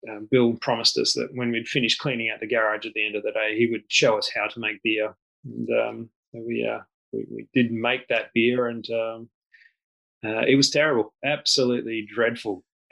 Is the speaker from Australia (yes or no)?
yes; Western Australia, Australia; moved away; also born or lived in Papua New Guinea; I was actually born in Papua New Guinea. We headed to Australia after that. I've lived in Australia for most of my life, and until for the last 4 years.